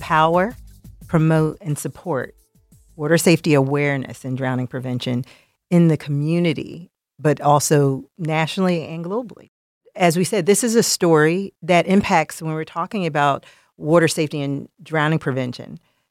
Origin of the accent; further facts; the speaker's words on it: Philadelphia, Pennsylvania, United States; I was North Philadelphia born and raised, and the swimming pool was where I spent most of my days. I'm directly from Nicetown in North Philly, as we say.